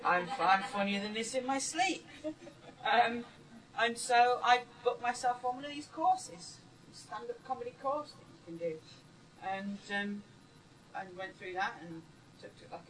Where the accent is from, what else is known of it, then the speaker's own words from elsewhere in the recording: Keighley, Yorkshire and the Humber, United Kingdom; now in London, United Kingdom; I grew up in Keith in West Yorkshire, you know.